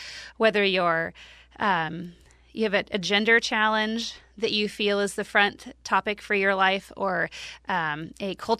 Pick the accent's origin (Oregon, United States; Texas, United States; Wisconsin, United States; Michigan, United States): Oregon, United States; Salem; I grew up here in Northeast Salem. I grew up with the Native American community. I grew up very poor.